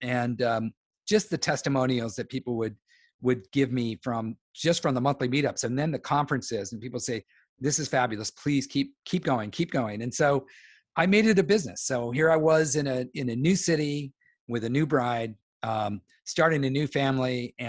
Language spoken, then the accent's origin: English; California, United States; also born or lived in Washington; And so we had nine kids. Then we moved up to Washington State from California, about an hour outside of Seattle. Had 5 acres and a barn and, you know, pigs and cows